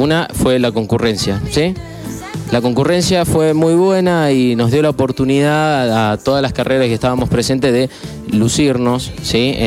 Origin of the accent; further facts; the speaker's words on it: Tunuyán, Mendoza, Argentina; Sí, de Tunuyán, nosotros somos de Tunuyán